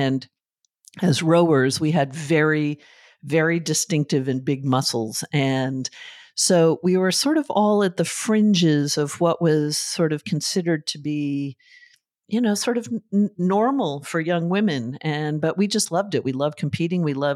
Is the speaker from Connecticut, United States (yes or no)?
yes; Hartford, Connecticut, United States; born there; I was born in 1962 in February, right before Valentine's Day in Hartford, Connecticut … two striking, tall, academic, adventurous parents.